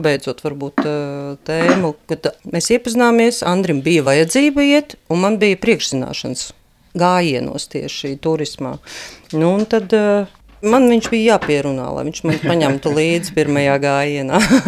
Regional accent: Riga, Latvia; līdzīga vide, kurā mēs esam auguši abi Rīgā, abi 80.

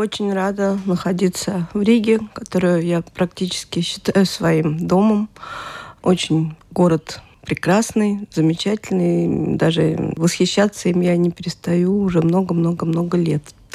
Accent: Georgia; also born or lived in Moscow, Russia / Germany; что у меня мама наполовину полька, наполовину белоруска, папа грузин. И я родилась в Москве, выросла я в Грузии и училась в Германии частично, 2 года там жила.

